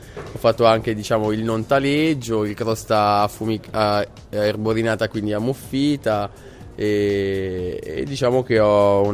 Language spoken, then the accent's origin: Italian; Milan, Lombardy, Italy; io sono di Milano